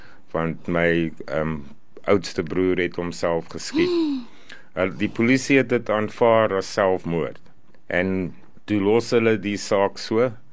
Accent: Pretoria, Gauteng, South Africa; Okay, ek is van Pretoria

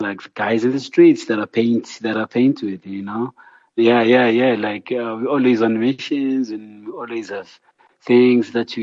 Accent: South Africa

